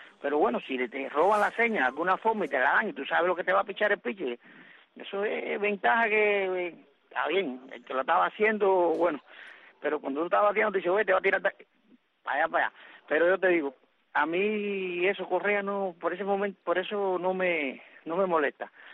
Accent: Cuba; como cubano, somos cubanos, ¿no?

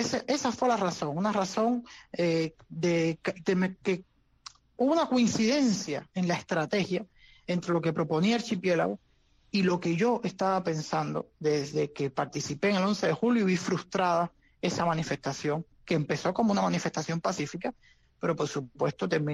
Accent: Cuba; ¿Qué tal si nosotros utilizamos las supuestas leyes que ellos dicen que están a nuestro favor como ciudadanos cubanos?

